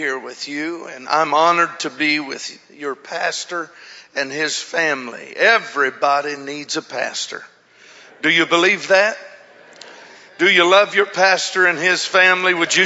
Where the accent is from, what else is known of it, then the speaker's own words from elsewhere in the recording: Honolulu, Hawaii, United States; And I am from Honolulu.